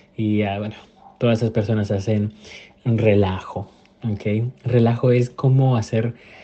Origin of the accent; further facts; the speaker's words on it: Tegucigalpa, Francisco Morazán, Honduras; yo soy de Tegucigalpa, la capital